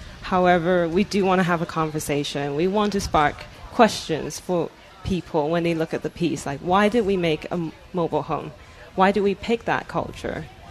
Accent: New Zealand; also born or lived in Hong Kong; now in United States; I didn't grow up in America. I grew up in New Zealand, in Hong Kong. I had a very vibrant urban life. And having moved to America

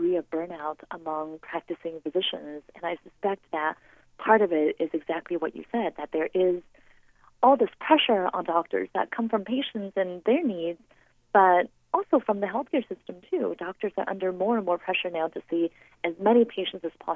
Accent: China; I was born in China. When I was growing up, there was healthcare available for all.

